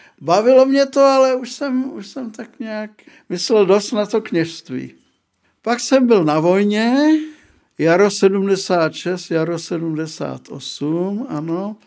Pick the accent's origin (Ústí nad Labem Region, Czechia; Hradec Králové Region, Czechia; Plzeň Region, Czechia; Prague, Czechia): Prague, Czechia; Praha, byť je to moje rodné město